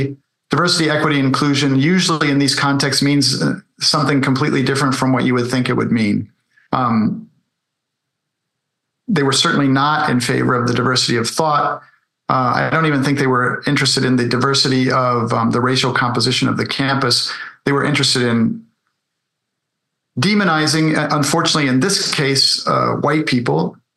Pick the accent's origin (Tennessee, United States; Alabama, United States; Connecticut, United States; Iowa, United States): Connecticut, United States; And, you know, in my home state of Connecticut, there is a bullying statute, but it has no teeth.